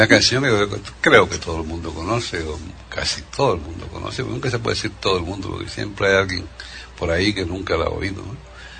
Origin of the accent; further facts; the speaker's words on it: Galicia, Spain; Yo entonces ahora rehúso hablar inglés. O sea que soy gallego, soy catetaludo.